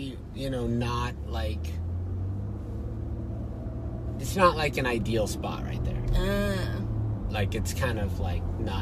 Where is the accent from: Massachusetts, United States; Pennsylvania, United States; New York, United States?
Massachusetts, United States; Wakefield; Yeah, that's my hometown.